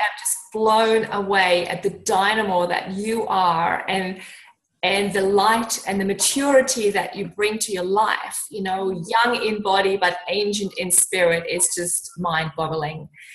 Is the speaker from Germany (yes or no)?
yes; Germany; I was growing up in Germany. It's much more crowded there, and most people don't live in beautiful houses. They grow up in apartments because of the population that we have.